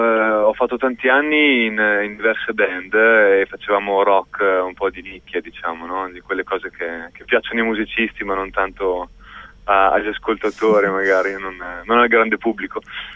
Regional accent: Emilia-Romagna, Italy; Anche qui, per esempio, dalle mie parti, verso Piacenza

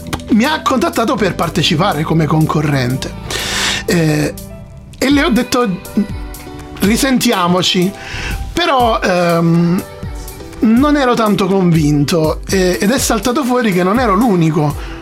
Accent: Naples, Campania, Italy; da napoletano ho saputo magari essere più inventivo e fantasioso.

